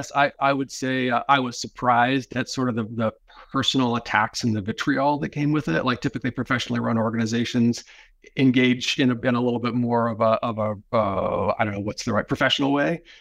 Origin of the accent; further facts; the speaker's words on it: Seattle, Washington, United States; also born or lived in Bay Area, United States; You know, I grew up in Seattle. I love Seattle. I lived in the Bay Area for a long time.